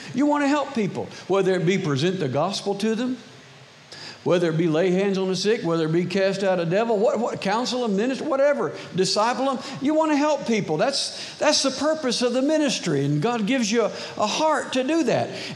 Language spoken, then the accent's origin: English; Daytona Beach, Florida, United States; We grew up in Daytona Beach, And we're there in farm country.